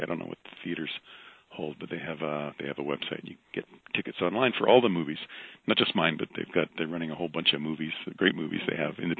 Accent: Calgary, Alberta, Canada; I'm speaking to you from Calgary, Alberta, my hometown.

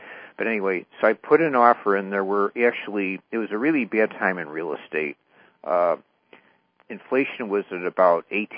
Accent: Chicago, Illinois, United States; So I was living in Pittsburgh, and I'm from Chicago

